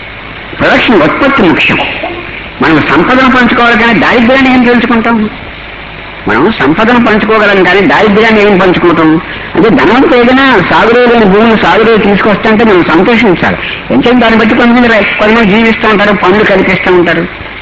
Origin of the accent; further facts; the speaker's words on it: Achanta, Andhra Pradesh, India; నేను వ్యవసాయ కుటుంబంలో నుంచి వచ్చిన వాడిని. ఈ ఆచంటలో అందరూ వ్యవసాయదారు, చాలా కష్టపడి వ్యవసాయం చేస్తారు.